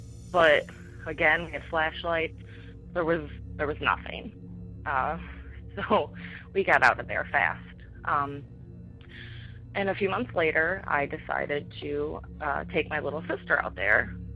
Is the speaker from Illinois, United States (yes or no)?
yes; Illinois, United States; I'm from Illinois.